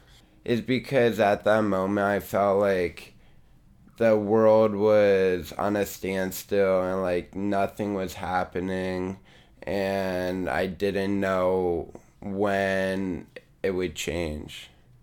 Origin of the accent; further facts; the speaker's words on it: San Francisco, California, United States; I'm 18. I'm from San Francisco, born and raised.